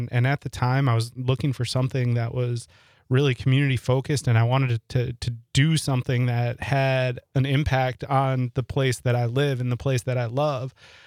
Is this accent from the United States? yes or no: yes; Ashwaubenon, Wisconsin, United States; also born or lived in De Pere; So I'm a area native. I grew up in Ashwaubenon, moved to De Pere when I was in high school and, you know, went to UWGB marketing communications